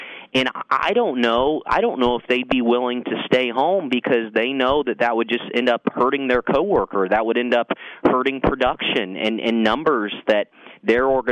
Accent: Frankfort, United States; to move my hometown forward. That's what this was about for me. It wasn't a stepping stone. It wasn't a salary. It was simply I wanted to come back. I wanted to utilize my time on this earth, no matter how long it may be, and I wanted to make a difference for Frankfort.

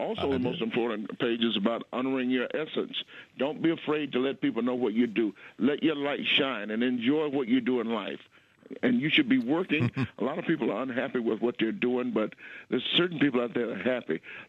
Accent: Atlanta, Georgia, United States; Well, I grew up in Atlanta, Georgia.

